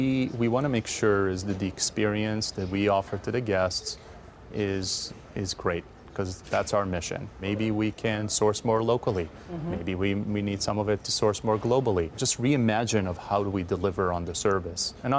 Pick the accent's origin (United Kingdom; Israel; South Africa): Israel; moved away as an adult; now in United States; I was born and raised in Israel, and like everybody else, I enlisted into the Israeli Air Force.